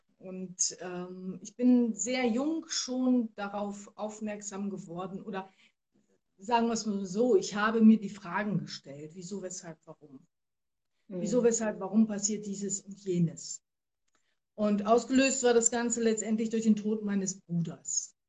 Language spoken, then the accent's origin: German; Rheda-Wiedenbrück, North Rhine-Westphalia, Germany; ich bin 54 Jahre alt und ich komme aus Reda-Wiedenbrück